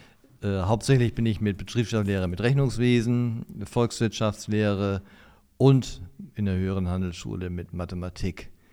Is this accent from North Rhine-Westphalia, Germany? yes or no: yes; Ahaus, North Rhine-Westphalia, Germany; Wie gesagt, ich komme aus Ahaus, bin verheiratet, ich habe zwei Kinder und einen Hund.